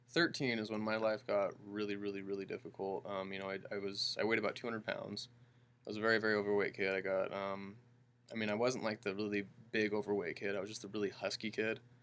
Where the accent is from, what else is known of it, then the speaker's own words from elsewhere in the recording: Utah, United States; And, you know, I grew up in Utah not being Mormon, and which is very, very difficult.